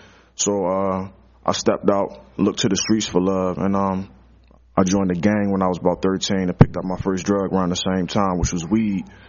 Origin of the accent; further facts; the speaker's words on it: Baltimore, Maryland, United States; I'm 28 years old. I'm from East Baltimore, Maryland.